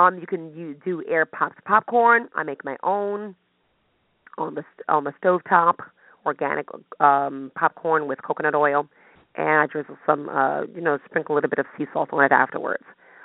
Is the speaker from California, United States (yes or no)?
no; Brooklyn, New York, United States; I'm from the north. I'm from Brooklyn. I call it soda, okay?